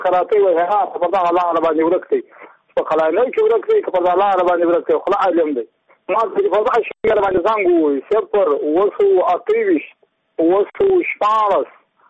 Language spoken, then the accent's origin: Pashto; Badghis, Afghanistan; زه په خپله د بادغیس له ولایت یم د مقر د ولسوالۍ یم.